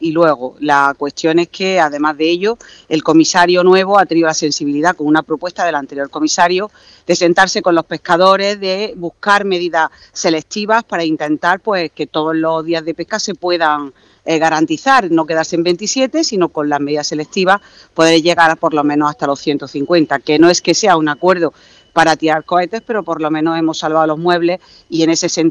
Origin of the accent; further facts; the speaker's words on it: Almería, Andalusia, Spain; especialmente en Andalucía, en mi tierra, en Almería